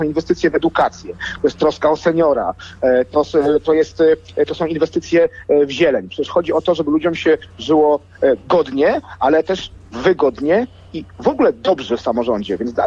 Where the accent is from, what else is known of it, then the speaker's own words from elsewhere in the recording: Warsaw, Masovian Voivodeship, Poland; dzielnicy, w której mieszkam niemalże od urodzenia